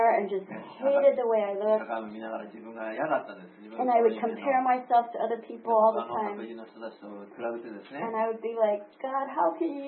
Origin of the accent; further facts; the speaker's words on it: Hawaii, United States; I grew up in Hawaii as a child.